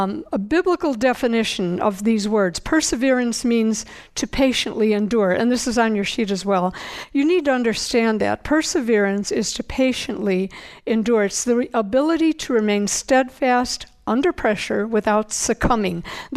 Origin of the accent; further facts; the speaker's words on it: Chicago, Illinois, United States; I was born and raised in Chicago, and for years, we lived there for 40 years.